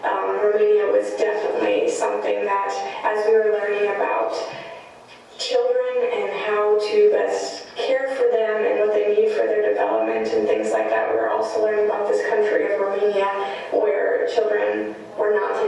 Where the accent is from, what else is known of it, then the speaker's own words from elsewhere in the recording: Sheldon, Iowa, United States; I grew up in Sheldon, Iowa, was born and raised there.